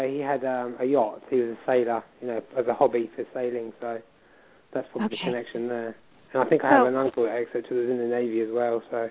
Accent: Southampton, South East England, United Kingdom; I'm from England, actually. Southampton.

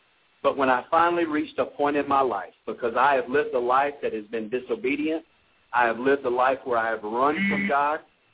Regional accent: Anderson, South Carolina, United States; now in Tucker, United States; Being from South Carolina, born and raised in Anderson, South Carolina, finding myself in Tucker, Georgia

